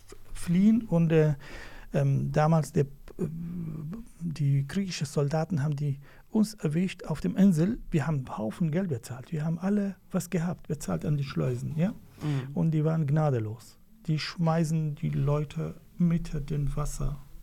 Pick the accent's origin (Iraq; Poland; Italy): Iraq; Kurdistan Region; German is a second language; now in Germany; also ich flüchte von meiner Heimat in Kurdistan, Irak, ja, 1996. Erste Station war Türkei. In Türkei hatten wir aufgehalten für ein paar Wochen